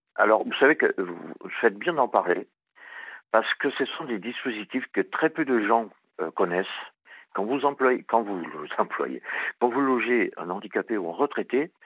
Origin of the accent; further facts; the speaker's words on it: Réunion; Moi, je suis un réunionnais, mais blanc, tout blanc.